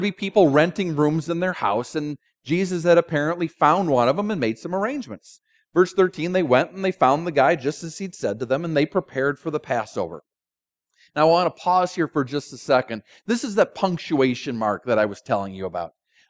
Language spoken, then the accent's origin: English; Minnesota, United States; I'm from Minnesota. Minnesota has, they boast, the biggest state fair in the country.